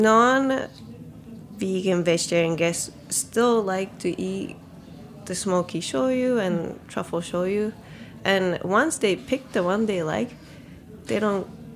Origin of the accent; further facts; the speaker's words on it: Fukuoka, Japan; And I picked it because it relates back to my hometown. And if you're from Fukuoka, it'll be like, oh, that's what it's from.